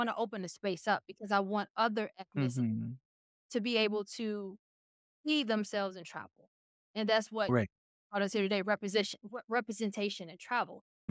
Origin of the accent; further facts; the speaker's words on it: Chicago, Illinois, United States; So my background, I'm born and raised in Chicago.